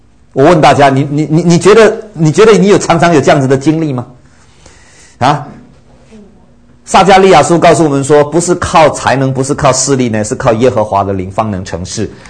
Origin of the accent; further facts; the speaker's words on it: Taiwan; 我本身啊是从台湾来的，我也是民间宗教，所以说实在很多佛教的那些什么心经啊什么，在我小时候我都会背啊，但是自从我信了耶稣基督以后